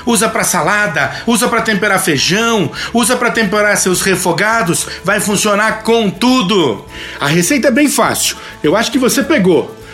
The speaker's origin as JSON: {"language": "Portuguese", "region": "São Paulo", "country": "Brazil", "said": "Eu sou de São Paulo"}